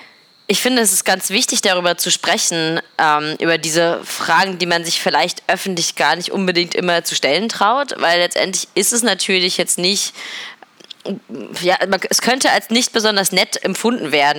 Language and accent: German; Berlin, Germany; Ich selber bin Berlinerin und bin auf jeden Fall ein Kind des Nachtlebens immer gewesen.